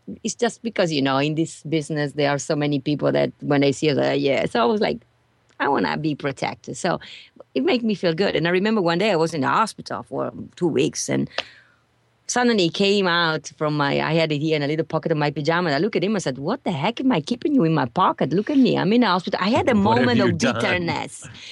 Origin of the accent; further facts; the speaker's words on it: Venice, Veneto, Italy; English is a second language; now in United States; I was born and raised in Venice, Italy. We may have not said it in the beginning, but from my accent, I'm sure they know I'm not American.